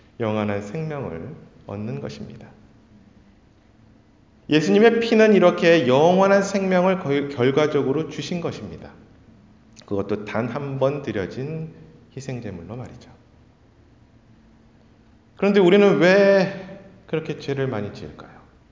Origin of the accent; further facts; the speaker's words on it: South Korea; now in Canada; 우리가 캐나다에 있고 캐나다 시민권은 누군가 갖고 있다 하더라도 우리는 한국인입니다.